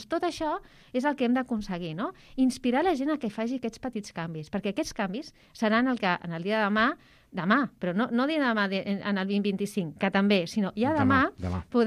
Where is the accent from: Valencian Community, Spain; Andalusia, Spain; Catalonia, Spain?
Catalonia, Spain; Soc catalana, però la meva mare és anglesa.